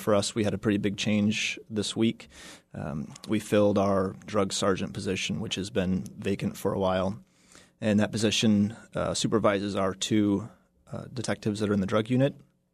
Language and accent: English; Juneau, Alaska, United States; Yeah, I grew up here. I was born and raised in Juneau.